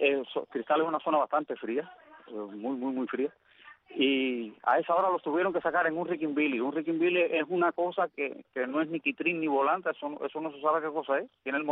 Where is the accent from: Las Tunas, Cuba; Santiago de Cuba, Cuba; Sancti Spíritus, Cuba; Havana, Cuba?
Sancti Spíritus, Cuba; Casilda; yo soy de Casilda, allí tengo mi dirección todavía particular.